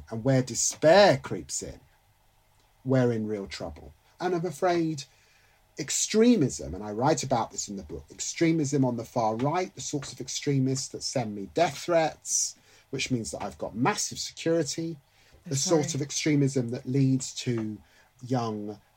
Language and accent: English; London, United Kingdom; I'm a Londoner, but I love the British countryside. I'm married to a white woman. My children are mixed heritage.